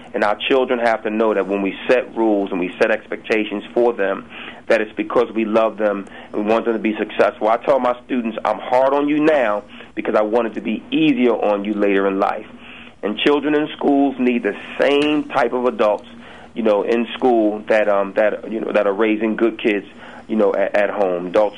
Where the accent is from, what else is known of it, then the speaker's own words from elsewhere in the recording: Pennsylvania, United States; I grew up near Diamond Street Projects, right near Temple University